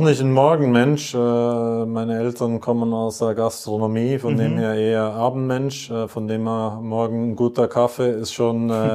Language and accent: German; Switzerland; ich komme ja aus der Schweiz